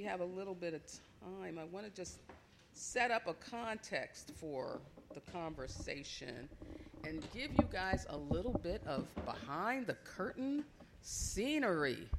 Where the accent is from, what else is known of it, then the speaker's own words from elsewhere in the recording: Brooklyn, New York, United States; I'm from Brooklyn, and I'm from East New York.